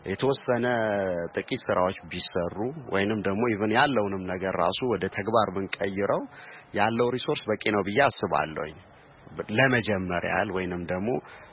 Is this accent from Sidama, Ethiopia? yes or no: yes; Wondo Genet, Sidama, Ethiopia; moved away as an adult; now in Modena, Italy; ከጣሊያን ሞዴና ነው የመጣሁት። ተወልጄ ያደኩት ወንዶ ገነት የሚባል ከተማ ነው።